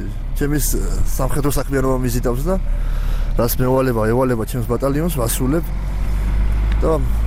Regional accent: Samtredia, Imereti, Georgia; სამტრედია.

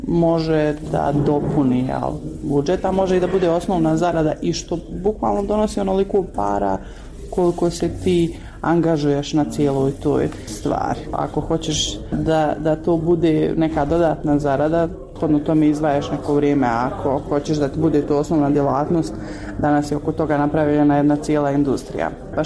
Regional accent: Bosnia & Herzegovina; kod nas u Bosni ne postoji nikakvo regulatorno tijelo

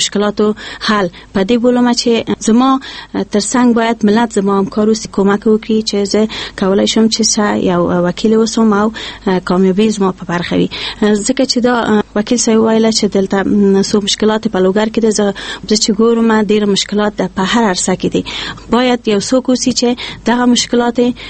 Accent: Kabul, Afghanistan; زه د کابل یم

